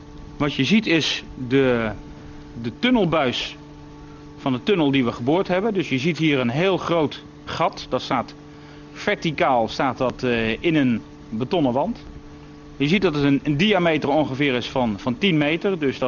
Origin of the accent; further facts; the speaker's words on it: Netherlands; En dat hebben wij ook als Nederlanders hebben we dat uitgevonden.